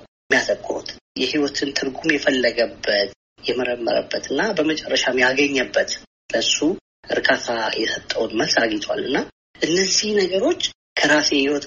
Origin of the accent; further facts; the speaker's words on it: Ancharo, Amhara, Ethiopia; እኔም በልጅነቴ አንቻሮ በምትባል ተራራማ አካባቢ ነው ያደግኩት።